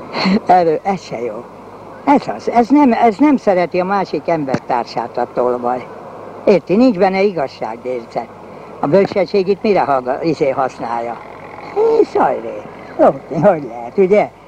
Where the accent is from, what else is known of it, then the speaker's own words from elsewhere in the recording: Hungary; born there; én itt születtem Magyarországon, ez nekem szülőföldem